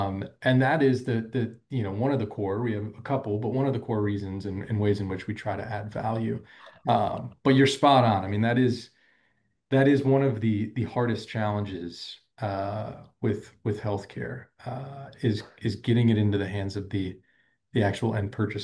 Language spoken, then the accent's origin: English; Fort Myers, Florida, United States; I grew up in Florida in Fort Myers, Naples area, so far down south.